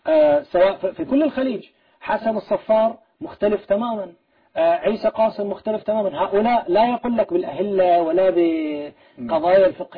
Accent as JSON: {"language": "Arabic", "country": "Bahrain", "said": "وهذا ما حصل عندنا في البحرين عمليا"}